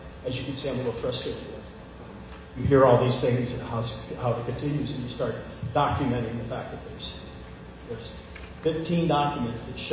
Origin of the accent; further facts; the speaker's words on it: Folsom, California, United States; I'm a hydrogeologist from Folsom. I'm right in your backyard. I've been here for a very long time, and I continue to be.